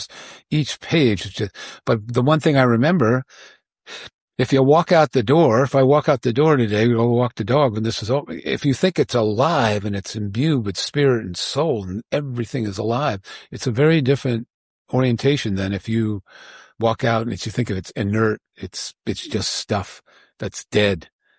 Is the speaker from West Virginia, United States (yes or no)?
no; Bedford, New York, United States; we grew up in Westport, growing up in Bedford, New York.